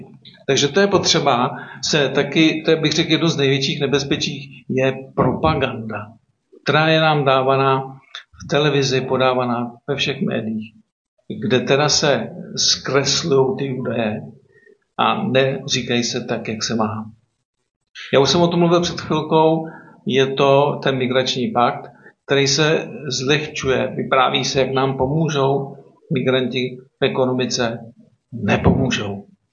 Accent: Kladno, Central Bohemian Region, Czechia; Já jsem teda z Kladna, takže Středočeského kraje.

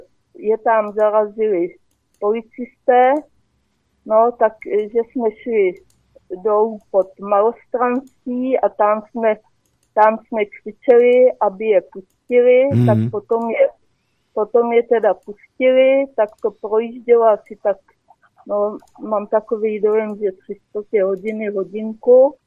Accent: Plzeň, Plzeň Region, Czechia; A jsem z Plzně a přijela jsem domů teda až asi 6:30

